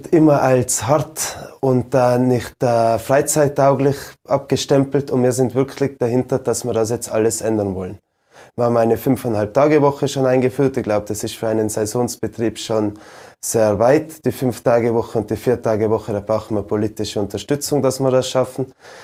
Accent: Ischgl, Tyrol, Austria; Natürlich sind wir uns alle bewusst, dass die letzten 2 Jahre sehr harte Jahre waren, gerade für meinen Heimatort.

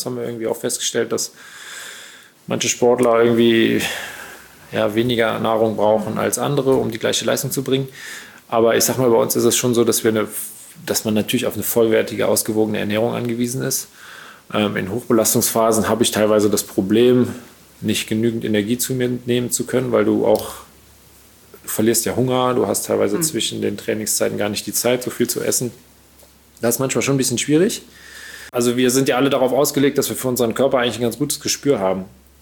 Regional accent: Cologne, North Rhine-Westphalia, Germany; Ich wusste, dass sie auch hier in Langenfeld sitzen, in der Nähe von Köln, wo ich groß geworden bin

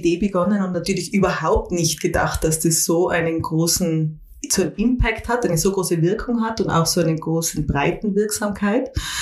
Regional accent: Innsbruck, Tyrol, Austria; also born or lived in Vienna, Austria; Ich bin bildende Künstlerin und Filmemacherin. Bin eine Innsbruckerin, wieder zurückgekehrt nach vielen Jahren in Wien und im Ausland

